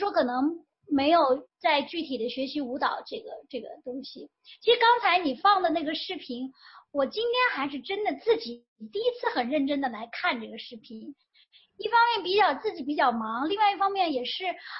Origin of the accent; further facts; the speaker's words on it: Jiangxi, China; 这个江西就是这个歌舞团做工作的，就是一直在这个文艺团体吧，一直 从事文艺工作这样子，所以我就从小就在那个剧团的大院里面长大